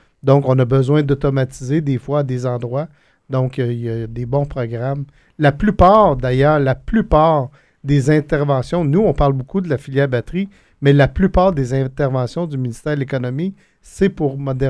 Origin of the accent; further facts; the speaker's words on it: Grand-Mère, Quebec, Canada; Shawinigan, je viens de Grand-Mère, les répercussions sont très, très grandes